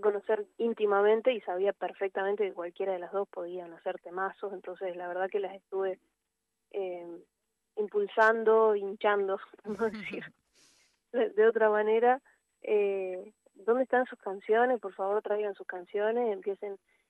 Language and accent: Spanish; Gualeguaychú, Entre Ríos, Argentina; También vengo de Gualeguaychú, he visto mucho toda mi vida trajes, fantasía, surrealismo.